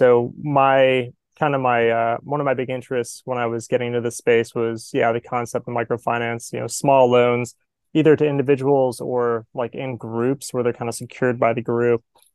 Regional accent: Chicago, Illinois, United States; yeah, I grew up in Chicago. My dad was a police officer by day

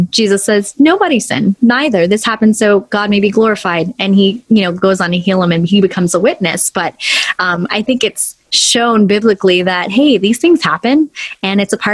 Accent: Los Angeles, California, United States; Born and raised in Los Angeles, I'm in California

